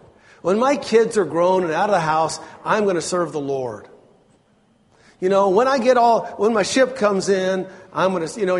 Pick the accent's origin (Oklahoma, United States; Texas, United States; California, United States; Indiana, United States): California, United States; Eureka; born there; also born or lived in Fortuna / Redding / Twin Falls; Then he worked in a bookstore in Eureka, where I was born in Eureka, California.